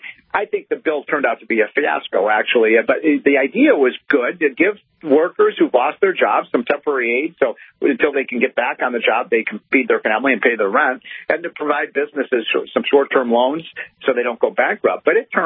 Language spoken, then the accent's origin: English; Illinois, United States; or even where I grew up in Illinois outside of the Chicago area